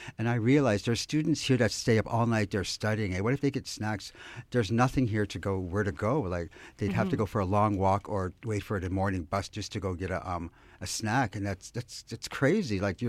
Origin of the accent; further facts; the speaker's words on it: Alberta, Canada; I'm from originally from the Niitsitapi Confederacy, which is the Blackfoot Confederacy in southern Alberta. I'm from the Piikani Nation